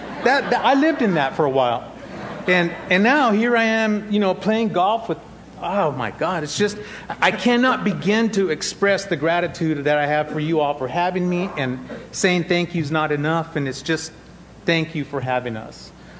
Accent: New Mexico, United States; By the way, I'm from New Mexico, not from Alabama, therefore the beaner.

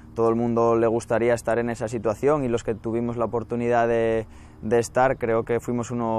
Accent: Oviedo, Asturias, Spain; Para la gente que somos de Oviedo y los que somos oviedistas era lo máximo

